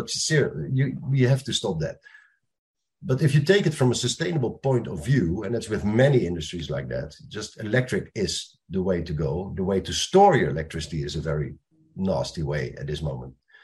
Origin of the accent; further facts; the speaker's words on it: Netherlands; English is a second language; That brings you from, let's say, Rotterdam, I'm from the Netherlands from origin, to New York and back